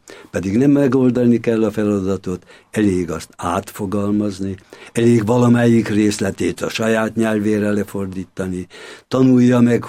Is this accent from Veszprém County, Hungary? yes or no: yes; Hajmáskér, Veszprém County, Hungary; also born or lived in Balatonkenese; Én Veszprém megyéből származom, Hajmáskéren születtem, Balatonkenesén éltek akkor a szüleim, Veszprémben érettségiztem